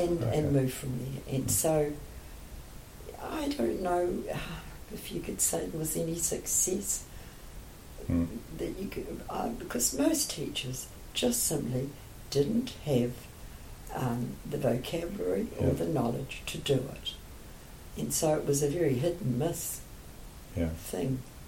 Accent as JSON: {"language": "English", "country": "New Zealand", "said": "And so somehow it's part of being a New Zealander."}